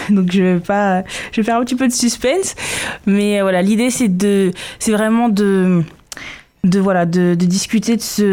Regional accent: France; born there; je suis franco-guinéenne. Je suis née en France, de parents guinéens.

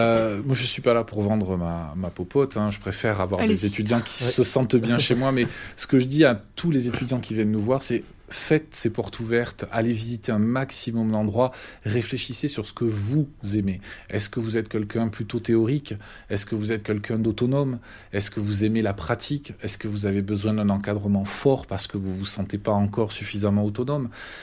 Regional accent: Southern France, France; accent: southern French; On est dans le sud, j'ai l'accent du sud, donc ils m'ont mis au sud de tout.

